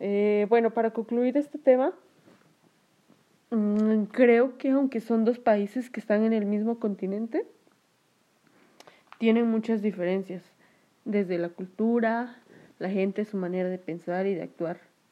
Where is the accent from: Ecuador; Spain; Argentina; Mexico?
Mexico; Claro está que como mexicanos somos muy conservadores y reservados.